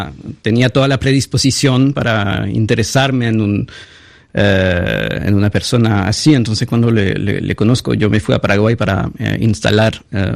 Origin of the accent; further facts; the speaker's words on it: France; Entonces, como francés, eso me impactó muchísimo